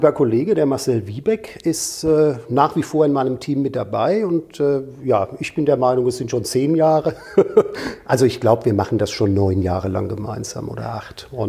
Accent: Rhineland-Palatinate, Germany; Bin, was man vielleicht auch noch ein bisschen raushört, ein gebürtiger Rheinhesse, komme also aus Rheinland-Pfalz, aus der wunderschönen Gegend, wo der tolle Wein wächst, direkt am Rhein.

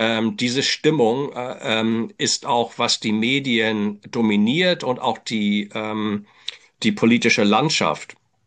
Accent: Hamburg, Germany; moved away as an adult; also born or lived in England / United States; Ich bin in Hamburg aufgewachsen, also bin Hamburger Jung, bin dann aber schon als Student nach England gegangen

